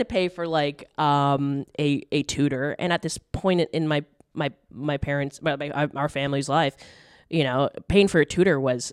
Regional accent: Canada; Not really. Okay. No, I could read it a bit and then, like, I couldn't have a conversation.

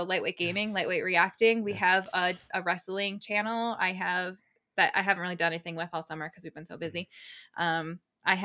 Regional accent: Rochester, New York, United States; And I only remember because I'm from Rochester and there's a street named Mount Hope in Rochester as well.

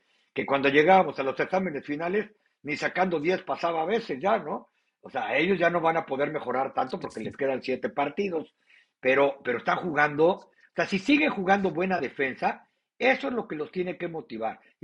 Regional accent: Texas, United States; born there; y más a los que nacimos en Texas.

